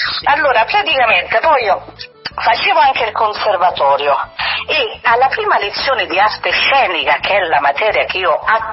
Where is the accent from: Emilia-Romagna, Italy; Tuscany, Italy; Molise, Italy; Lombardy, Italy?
Molise, Italy; moved away; quando io sono partita dal Molise